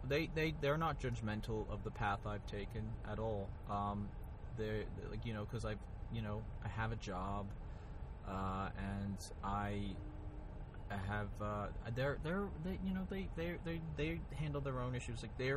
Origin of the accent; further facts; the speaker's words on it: Australia; moved away as an adult; also born or lived in United States; I was born in the States. I lived in Australia for about 10 years. Yeah, like from like a young age to early 20s.